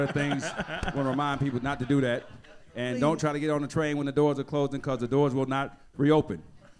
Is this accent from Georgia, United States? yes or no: yes; Atlanta, Georgia, United States; I'm from Atlanta.